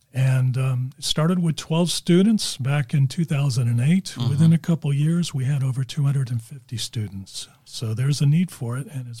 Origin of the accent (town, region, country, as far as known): Dunedin, Florida, United States; born or raised there; also born or lived in Chicago / Miami / Melbourne